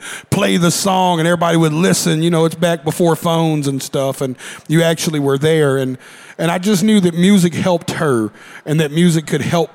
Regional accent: Nashville, Tennessee, United States; You know, growing up in Nashville, especially in the 90s, we took pride and ownership in country music because being from here, it made up a lot of the economy in this town.

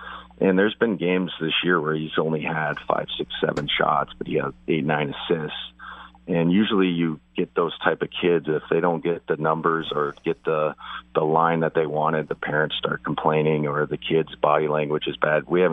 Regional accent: Spokane, Washington, United States; It's like, I was from Spokane.

